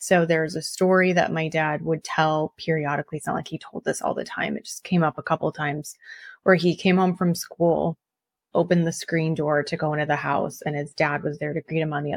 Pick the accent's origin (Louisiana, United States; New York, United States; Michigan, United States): New York, United States; I was raised in Western New York outside of Buffalo.